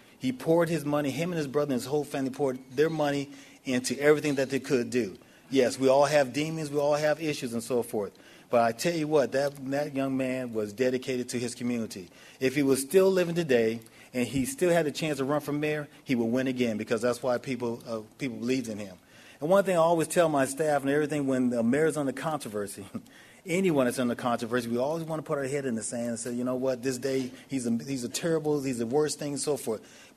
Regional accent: Mount Clemens, Michigan, United States; born there; I was born outside Detroit, Michigan, Mount Clemens, Michigan, Selfridge Air Force Base. My dad was in the military, career military.

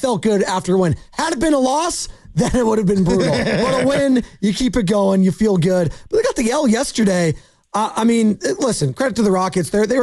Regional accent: Monterey, California, United States; I grew up where the original state capital was in Monterey, Cal

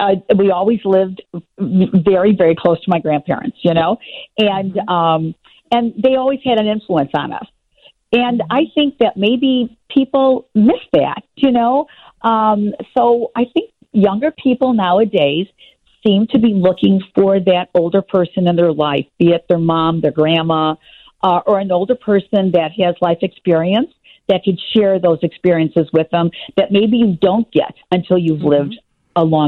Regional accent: Chicago, Illinois, United States; I never thought I'd be interviewed on WGN, the station that I listen to all the time growing up in Chicago, right?

